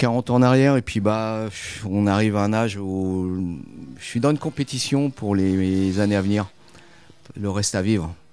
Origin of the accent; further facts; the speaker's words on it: Aubervilliers, Île-de-France, France; born there; Bon, je suis né à Aubervilliers, hein, donc 93, voilà.